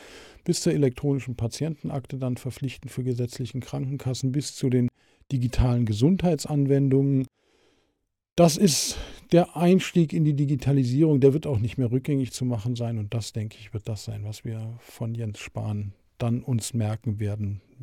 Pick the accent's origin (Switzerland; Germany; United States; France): Germany; Berlin; weil ich es gewissermaßen selbst miterlebt habe als Berliner